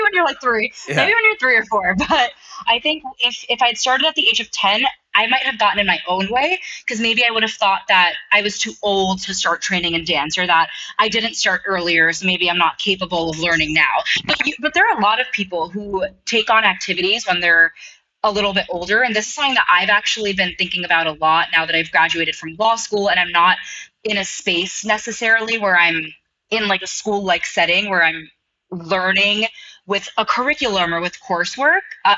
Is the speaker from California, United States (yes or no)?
no; Brooklyn, New York, United States; So definitely some fond memories of growing up in Brooklyn. But part of our experience growing up in Brooklyn was really rooted in dance.